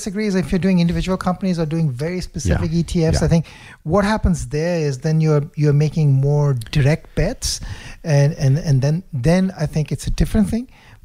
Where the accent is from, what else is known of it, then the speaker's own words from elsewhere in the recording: Australia; maybe there's an advantage here being Australian